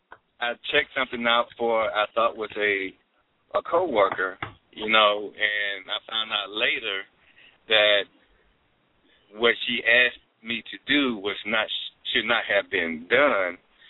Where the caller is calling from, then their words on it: Texas, United States; I'm calling from Texas.